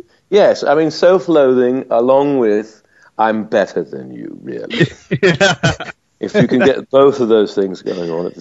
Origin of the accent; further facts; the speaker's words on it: England, United Kingdom; Actually, yeah, I'm actually English, but I am pretending to be American